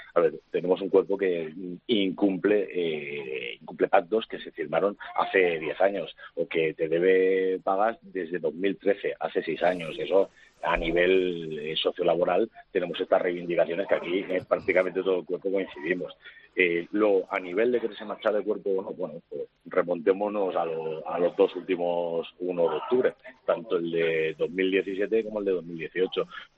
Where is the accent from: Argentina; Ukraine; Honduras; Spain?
Spain; Catalonia; yo soy catalán y a mí me encanta mi tierra, me encanta Cataluña